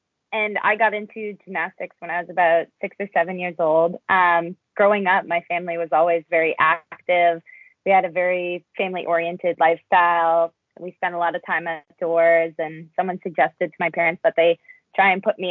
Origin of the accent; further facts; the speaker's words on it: Nova Scotia, Canada; growing up in Nova Scotia, we have such a great sense of community and support.